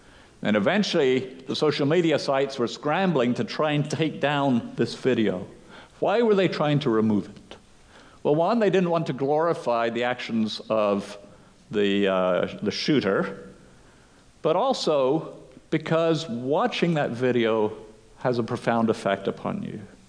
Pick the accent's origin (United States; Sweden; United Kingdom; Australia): United Kingdom; And I had to explain, well, actually, I am British, despite the evidence of my accent.